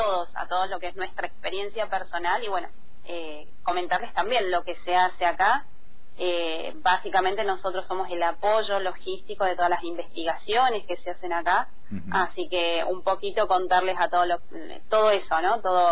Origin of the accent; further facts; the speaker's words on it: San Miguel de Tucumán, Tucumán, Argentina; Yo soy de San Miguel de Tucumán, la provincia de Tucumán, Jardín de la República.